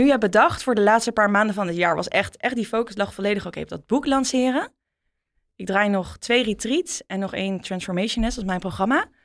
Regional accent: Rotterdam, South Holland, Netherlands; now in Amsterdam, Netherlands; Ik kom uit Rotterdam.

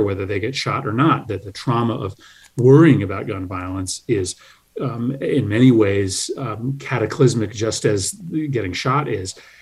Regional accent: Wethersfield, Connecticut, United States; I grew up in Wethersfield, Connecticut, just a stone's throw from some of the most violent neighborhoods in the state in the south and north end of Hartford.

